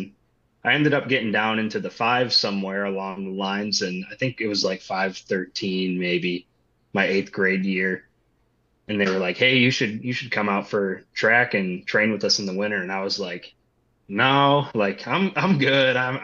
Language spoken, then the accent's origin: English; St. John's, Newfoundland and Labrador, Canada; So I ended up taking a break here and staying in my hometown in St. John's.